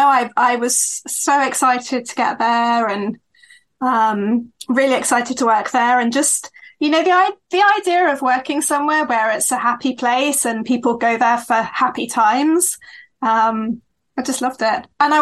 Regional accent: United Kingdom; accent: British; moved away as an adult; So I think that you can hear from my voice that I'm British. So I was born and raised there. And then came to Disneyland Paris to work in 1999. And yeah, so I worked there for 2 years.

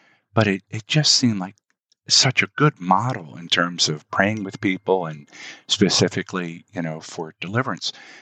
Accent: Baltimore, Maryland, United States; now in Ellicott City, United States; I was born and raised in the Baltimore area, and I now live in Ellicott City, Maryland

